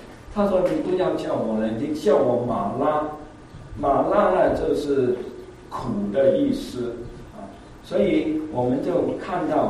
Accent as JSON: {"language": "Chinese", "country": "China", "said": "就是其实希伯来人和我们中国人都是名字是有意思的"}